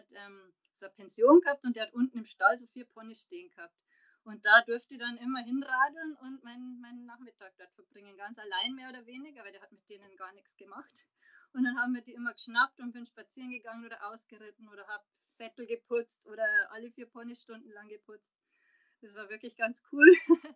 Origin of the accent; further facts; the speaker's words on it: Passau, Bavaria, Germany; now in Munich, Germany; bin ursprünglich aus Passau, lebe aber jetzt schon seit 2009 in München und zwar mit meinem Mann und meinen zwei kleinen Kindern.